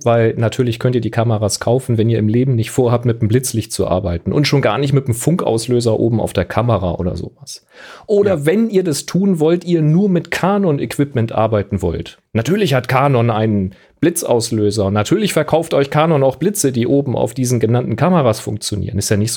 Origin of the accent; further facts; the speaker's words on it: Hamburg, Germany; So als Hamburger darf man auch mal sagen, ne?